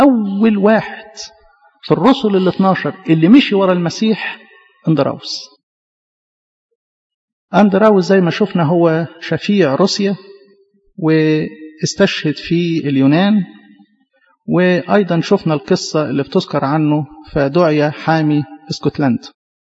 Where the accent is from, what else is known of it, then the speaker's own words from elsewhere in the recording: Egypt; لينا كمصريين